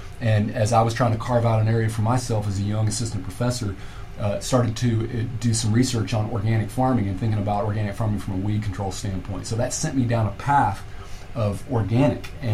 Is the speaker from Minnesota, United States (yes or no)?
no; Kentucky, United States; also born or lived in California, United States; And then I moved back to Kentucky. I'm from Kentucky. I moved back to Kentucky in 2000.